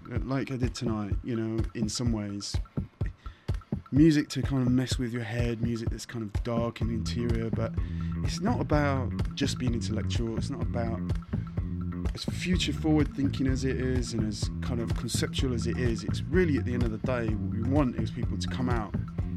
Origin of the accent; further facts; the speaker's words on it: Sheffield, Yorkshire and the Humber, United Kingdom; as an Englishman who is from the north of England and born and raised in Sheffield with my own fertile electronic scene